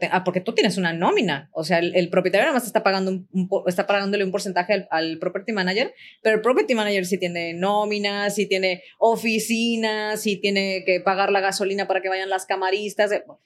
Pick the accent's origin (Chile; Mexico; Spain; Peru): Mexico; Michoacán; en hoteles, en Michoacán, de donde soy originaria